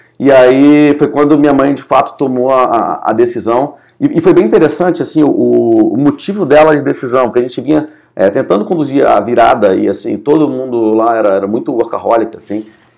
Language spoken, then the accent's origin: Portuguese; Brasília, Federal District, Brazil; sou de Brasília